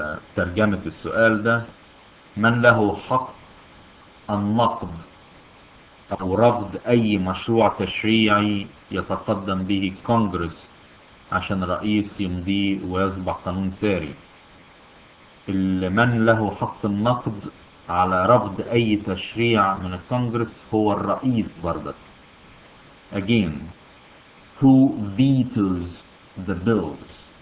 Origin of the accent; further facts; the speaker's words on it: Egypt; now in United States; عندنا في مصر بيقولوا the speaker of the house